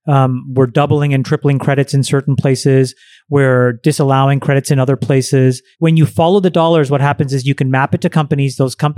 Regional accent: Canada; coming as a Canadian, I actually believe in subsidized healthcare.

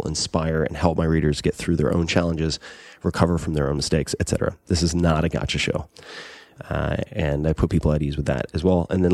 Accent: Long Island, New York, United States; I curse. I'm from Long Island.

